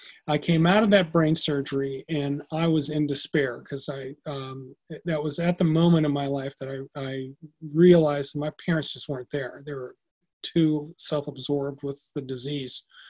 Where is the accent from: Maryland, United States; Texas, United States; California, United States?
Maryland, United States; I'm from Maryland, and I'm very grateful to be here.